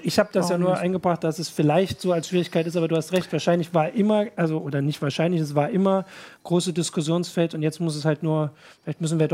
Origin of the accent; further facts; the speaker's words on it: Thuringia, Germany; Ich als Thüringer, der nun immer nur 12 Jahre zur Schule gegangen ist, habe das nie so ganz verstanden.